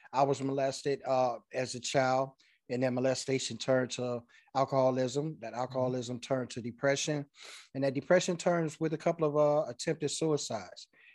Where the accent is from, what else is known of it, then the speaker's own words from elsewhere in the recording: Chicago, Illinois, United States; I was born and raised in Chicago, the south side of the city, Englewood District, if we go even further, one of the most most notorious districts to grow up